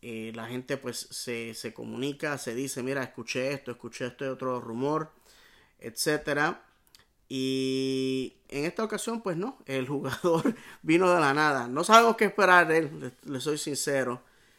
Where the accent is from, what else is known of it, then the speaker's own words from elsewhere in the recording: Bayamón, Puerto Rico; jugaba en mi pueblo natal de Bayamón, Puerto Rico.